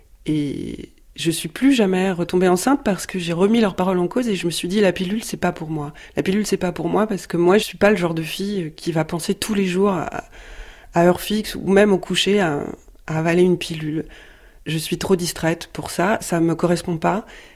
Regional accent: Brittany, France; born there

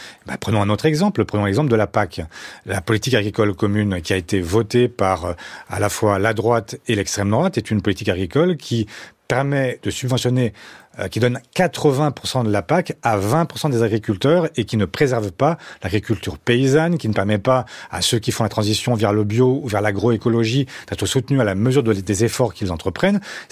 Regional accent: France; Oui, je suis français.

